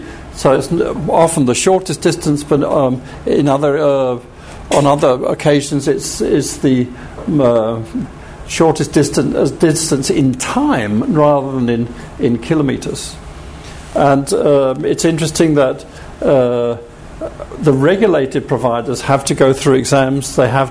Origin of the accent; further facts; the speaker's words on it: Denmark; I'm from Denmark.